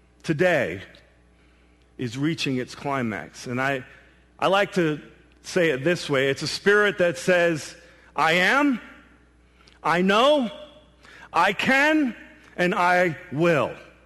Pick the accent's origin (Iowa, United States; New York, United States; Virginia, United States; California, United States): New York, United States; I'm from New York. I'm Hispanic, and I'm not upset or mad.